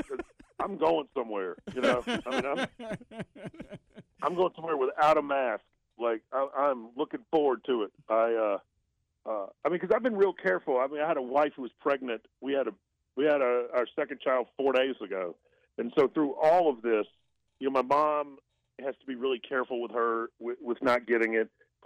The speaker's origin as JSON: {"language": "English", "region": "the South", "country": "United States", "said": "spoke to me as a father and spoke to me as a Southerner and as an American."}